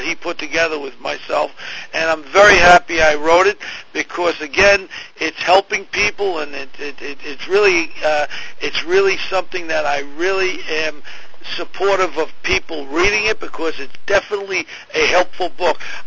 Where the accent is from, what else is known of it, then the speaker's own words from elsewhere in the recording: Queens, New York, United States; No, I grew up in Ozone Park, Queens